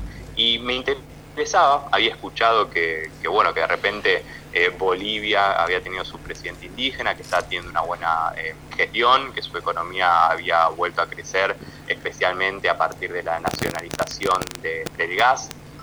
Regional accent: Lanús, Buenos Aires Province, Argentina; Yo soy de Lanús, siempre me tomaba el 37 y el 45 para ir a trabajar, para ir a estudiar

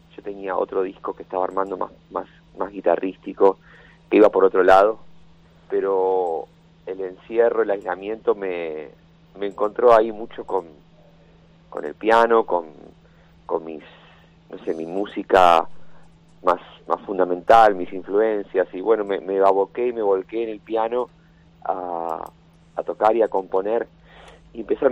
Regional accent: La Plata, Buenos Aires Province, Argentina; born there; En la ciudad de La Plata, en Tolosa, La Plata.

